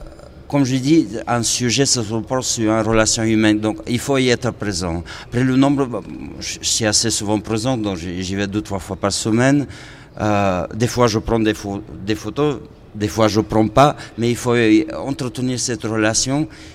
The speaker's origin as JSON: {"language": "French", "country": "Bulgaria", "lives_now": "France", "said": "de la France que je découvre, hein, parce que je viens de la Bulgarie."}